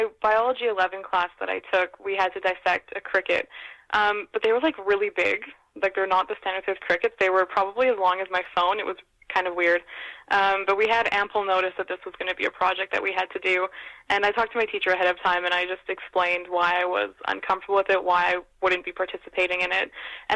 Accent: North Delta, British Columbia, Canada; I grew up in North Delta, which the community in North Delta is very Indo-Canadian.

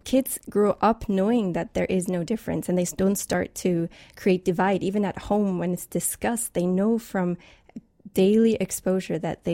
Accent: Switzerland; English is a second language; when I think of growing up in Switzerland, I don't think we had any minority in my class

